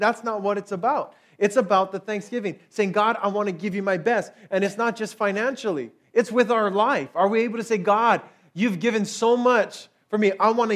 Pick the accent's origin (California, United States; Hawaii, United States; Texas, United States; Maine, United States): Hawaii, United States; I grew up in Hawaii, and I thought we were so similar until I actually went to Japan.